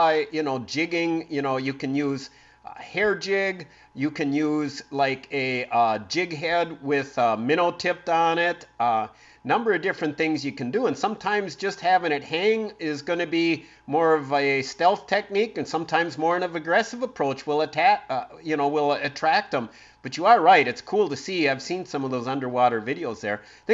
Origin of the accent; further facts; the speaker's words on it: Green Bay, Wisconsin, United States; You know I grew up in Green Bay, of course, and graduated in 76 from Green Bay Preble up there, but I grew up reading Dave Otto in the Green Bay Press Gazette.